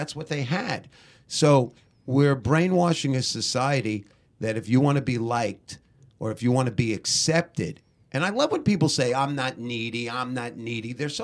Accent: Brooklyn, New York, United States; Now, when we were kids growing up in Brooklyn, my mother was so cheap.

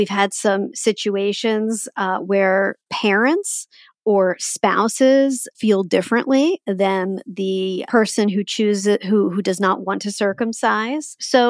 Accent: Philadelphia, Pennsylvania, United States; growing up in Philadelphia in the 1980s

